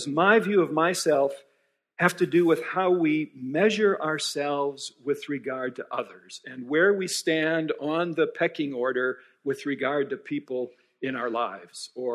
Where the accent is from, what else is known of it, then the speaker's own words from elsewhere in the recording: Minneapolis, Minnesota, United States; My wife Kathy and I live in Circle Pines up near Blaine, and I hail from Minneapolis originally, so this is sort of home country for me.